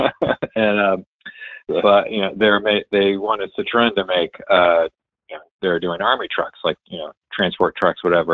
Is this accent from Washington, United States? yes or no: no; Ohio, United States; now in Chicago, United States; So I kind of grew up all over, but mainly in Ohio. My dad was in the Air Force, so you know, we moved all over.